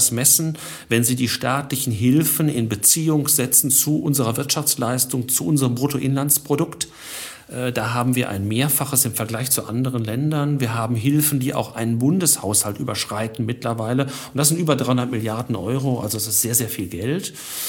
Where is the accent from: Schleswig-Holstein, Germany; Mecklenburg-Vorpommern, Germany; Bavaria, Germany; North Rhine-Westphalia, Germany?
North Rhine-Westphalia, Germany; Dortmund; born there; als gebürtiger Dortmunder muss ich einfach bei den Schwarz-Gelben bleiben